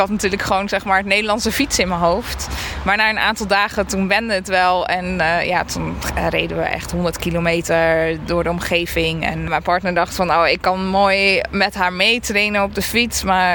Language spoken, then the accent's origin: Dutch; Netherlands; ik, als Nederlander kan je natuurlijk wel fietsen.